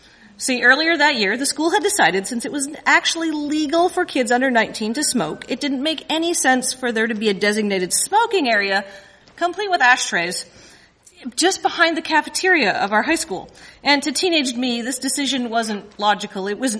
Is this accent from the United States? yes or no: no; Canada; Being Canadian, I'm going to Stuart McLean this shit, which means I have notes, and I'm going to read from notes.